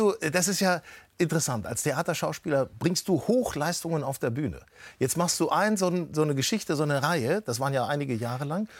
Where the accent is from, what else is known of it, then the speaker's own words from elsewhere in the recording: Hanover, Lower Saxony, Germany; Hannover, meine Heimatstadt.